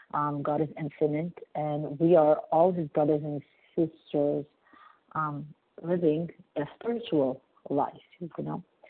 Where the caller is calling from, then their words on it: Montreal, Quebec, Canada; I'm calling from Montreal, Canada.